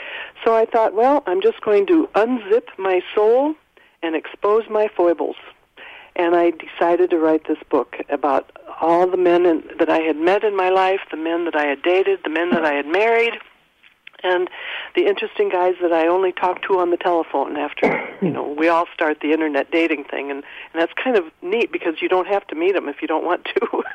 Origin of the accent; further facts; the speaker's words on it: Illinois, United States; I grew up in Northern Illinois, and my parents loved each other, and I had one brother and one sister